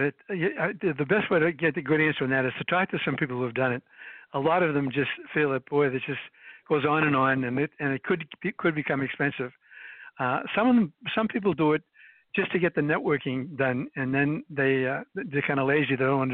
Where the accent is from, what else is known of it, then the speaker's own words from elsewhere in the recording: Medford, Massachusetts, United States; Well, I have a very different background. I'm from Medford, Massachusetts.